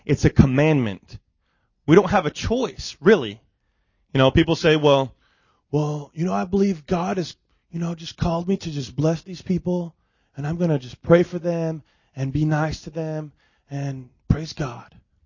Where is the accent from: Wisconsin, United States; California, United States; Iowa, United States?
Iowa, United States; we're originally from Iowa, and family and friends and churches that support us from Iowa.